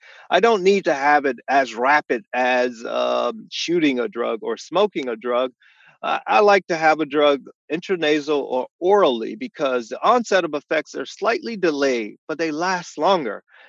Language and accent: English; Miami, Florida, United States; Yeah, so I grew up in Miami in the 1960s, 1970s, and the early 80s.